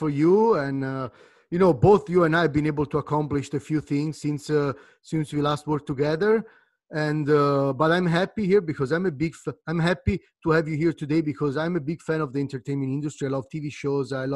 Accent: Italy; English is a second language; I'm from Italy, so I speak English as Italian as I want, you know

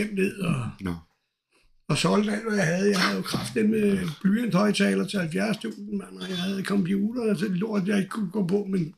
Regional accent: Copenhagen, Capital Region of Denmark, Denmark; born there; now in Lyngby, Denmark; Jeg er født i København

